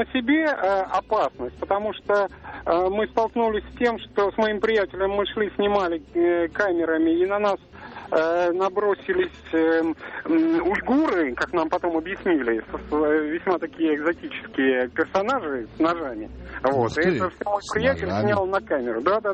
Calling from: Moscow, Russia; Да, я из Москвы

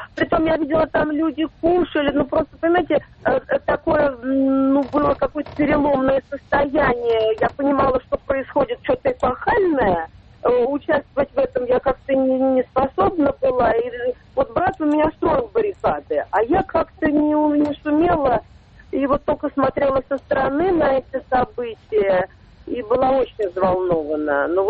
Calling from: Moscow, Russia; я из Москвы.

